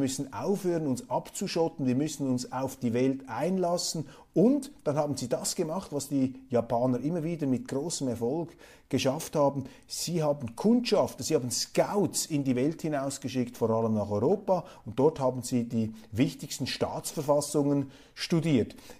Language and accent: German; Switzerland; als Schweizer, als Kleinstaatler, der nie von diesen imperialen Versuchungen angekränkelt wurde